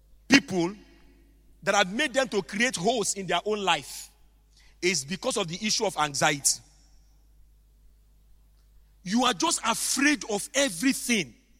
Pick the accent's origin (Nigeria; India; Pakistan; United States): Nigeria; Owerri, Imo; You think I'm from Ishekiri. I'm not from Ishekiri. I'm from Owerri in Imo State.